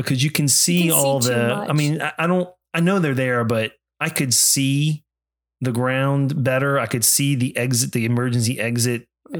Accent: New Orleans, Louisiana, United States; I mean, I grew up in New Orleans.

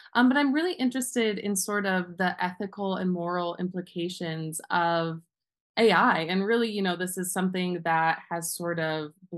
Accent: Ohio, United States; now in Tucson, United States; I'm an artist and educator currently living in Tucson, Arizona, but I'm from rural Ohio. So I grew up in the Rust Belt

